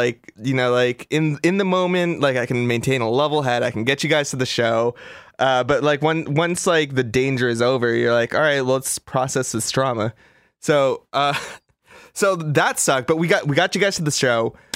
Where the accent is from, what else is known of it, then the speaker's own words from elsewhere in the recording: Los Angeles, California, United States; I was like, please, I'm from Los Angeles. I'm so scared out here.